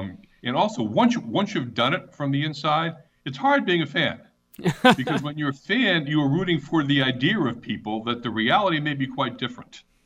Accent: Boston, Massachusetts, United States; one thing that always kind of made me laugh here as a Bostonian

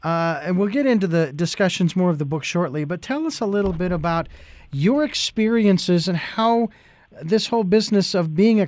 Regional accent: Phoenix, Arizona, United States; as I've mentioned before, I'm from Phoenix, Arizona, and all I had was hot.

